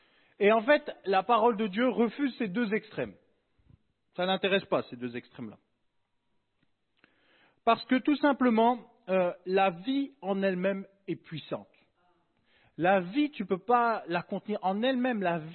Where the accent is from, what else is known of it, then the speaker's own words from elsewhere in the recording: France; Je suis un bon français.